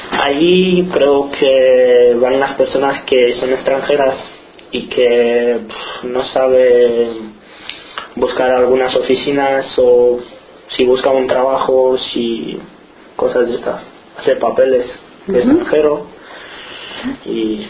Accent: Romania; now in Sevilla, Spain; Vengo de Rumanía, tengo 17 años, soy deportista. Bueno, luchador profesional. Estoy estudiando cuarto de la ESO y bueno, vivo aquí en Sevilla solo.

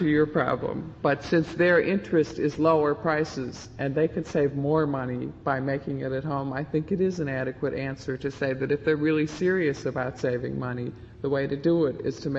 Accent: Wisconsin, United States; I come from Wisconsin, so I'm a big milk drinker.

